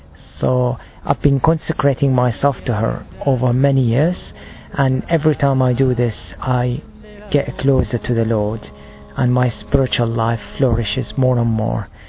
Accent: Iraq; I'm originally from Iraq.

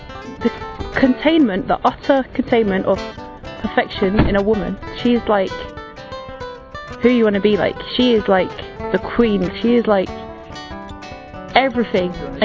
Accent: England, United Kingdom; I'm from England. I'm 27.

